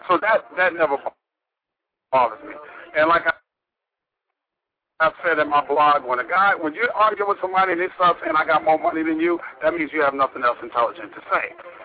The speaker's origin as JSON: {"language": "English", "town": "Queens", "region": "New York", "country": "United States", "said": "because we're from the borough of Queens"}